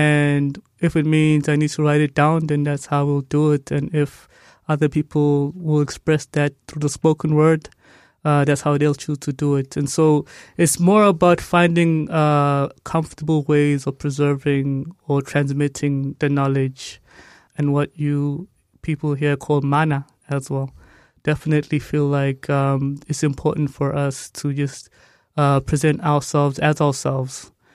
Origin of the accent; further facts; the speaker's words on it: South Africa; I'm a South African poet. I write for South African audiences